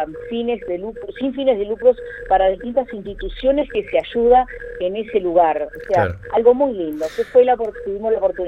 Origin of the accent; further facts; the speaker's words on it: Cerro Largo, Uruguay; now in Punta del Diablo, Uruguay; no somos de acá, ¿verdad? Somos del departamento de Cerro Largo. Y bueno, el destino quiso que nos viniéramos a este lugar hermosísimo como lo es la Costa de Rocha.